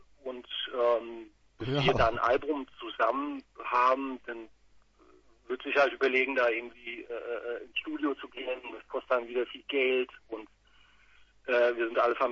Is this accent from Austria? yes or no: no; Mainz, Rhineland-Palatinate, Germany; Wir haben unseren Proberaum in Mainz, kommen aber so aus der Gegend um Mainz herum, aber sind alle irgendwie mit Mainz verbunden